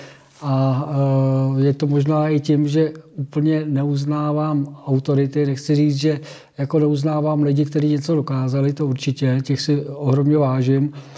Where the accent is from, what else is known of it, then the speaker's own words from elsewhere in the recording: Prague, Czechia; já jsem rodilý. Sice jako přichvařili nás v Praze, ale horní Počernice, kde jsem se narodil, tak byla Praha východ. Aha. Až potom nás Praha skramstla. Až někdy v roce 75, když jsem se vrátil z vojny.